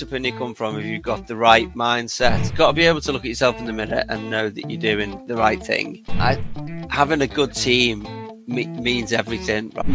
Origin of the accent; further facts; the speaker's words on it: Liverpool, North West England, United Kingdom; now in Stratford, United Kingdom; I'm originally from Liverpool. I now live in the middle of the country in Stratford.